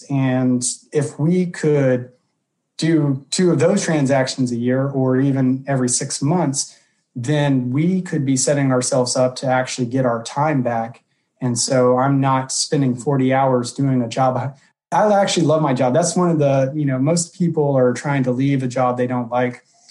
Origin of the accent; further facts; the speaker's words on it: Texas, United States; moved away as an adult; Born and raised in Texas, kind of proud of it, as I think most of us are. Did grad school in Colorado.